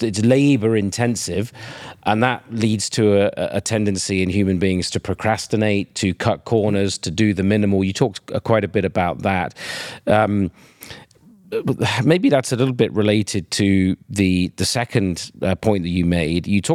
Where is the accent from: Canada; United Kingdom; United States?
United Kingdom; In the 19th century, you know, my home country, Britain, incredibly wealthy, incredibly prosperous